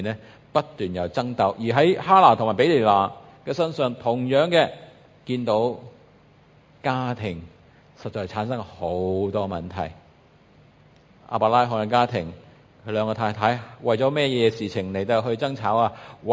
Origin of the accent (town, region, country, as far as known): Hong Kong